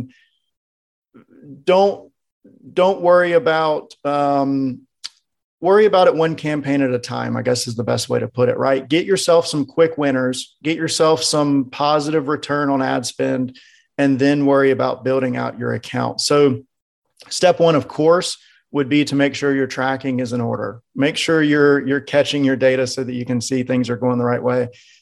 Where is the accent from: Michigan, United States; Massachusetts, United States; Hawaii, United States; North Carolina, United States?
North Carolina, United States; I'm from North Carolina, which is a southern area in the United States.